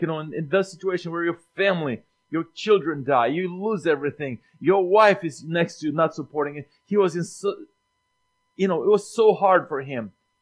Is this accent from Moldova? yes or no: yes; Moldova; born there; English is a second language; In my country, I was born in Moldova.